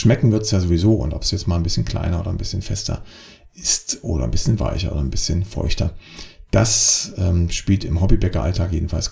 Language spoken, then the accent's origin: German; Freiberg, Saxony, Germany; wenn ich bei mir in meiner Heimatstadt in Freiberg bin